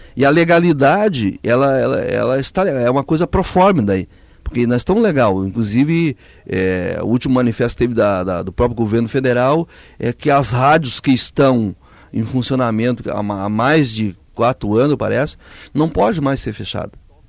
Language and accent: Portuguese; Porto Alegre, Rio Grande do Sul, Brazil; Nós somos de Porto Alegre.